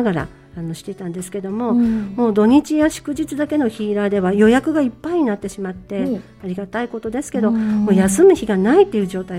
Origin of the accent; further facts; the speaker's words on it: Shimane, Japan; はい、古代出雲王国があったと言われる地域で生まれ育ちました。豊かな自然に囲まれてのびのびと過ごせる環境にはあったんですけど